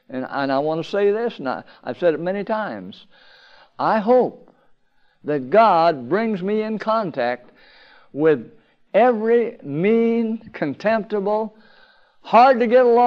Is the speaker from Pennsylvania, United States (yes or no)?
no; California, United States; born there; My father moved to California, and I was born in California.